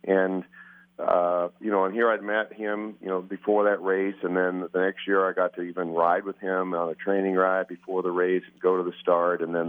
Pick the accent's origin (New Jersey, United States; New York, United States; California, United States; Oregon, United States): California, United States; Glendora; I grew up in Glendora, which is an L.A. suburb.